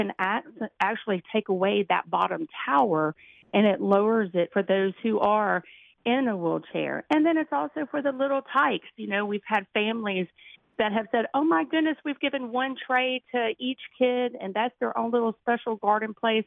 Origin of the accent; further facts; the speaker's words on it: Louisiana, United States; we're from Louisiana, so I think our spring and summer go year-round pretty much